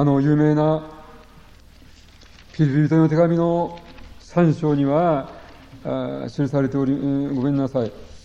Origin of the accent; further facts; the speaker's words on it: Tottori, Japan; born there; 私は正真正銘の日本人です、鳥取生まれの日本人です